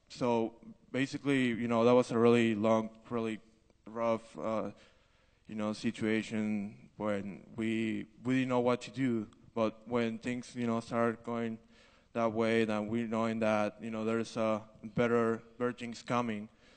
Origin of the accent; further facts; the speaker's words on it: Mexico; because we're from Mexico